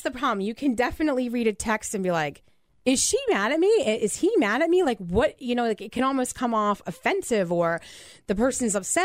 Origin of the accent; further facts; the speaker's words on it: New Jersey, United States; I really have a hard time when somebody finds out I'm from New Jersey and they have sort of this just nasty, negative, ugly response.